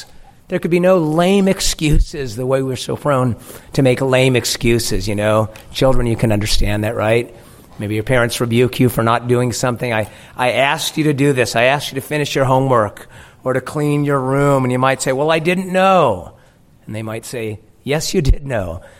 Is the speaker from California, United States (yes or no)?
yes; San Diego, California, United States; Growing up in San Diego, I had opportunities to go to SeaWorld.